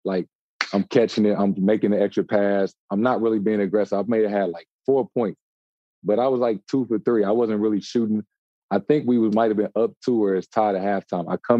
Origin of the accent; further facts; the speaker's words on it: St. Louis, Missouri, United States; Like, I'm from St. Louis. I never thought I would go to Duke University.